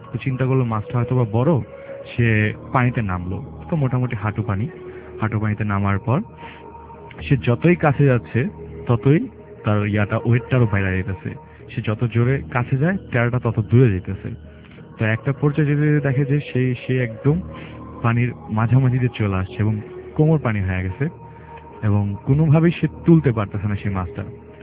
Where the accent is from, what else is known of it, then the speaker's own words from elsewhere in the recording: Dhaka, Dhaka Division, Bangladesh; মিরপুর থেকে